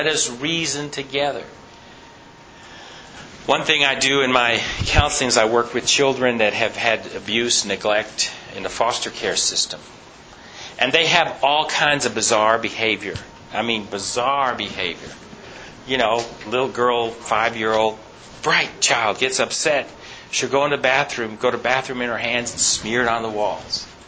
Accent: New Jersey, United States; When I was growing up in the Adventist church in New Jersey

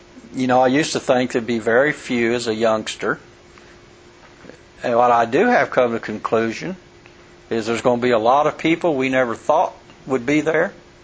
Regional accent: El Paso, Texas, United States; And I never forget, I had a chance to make a talk in El Paso Church, which was my hometown.

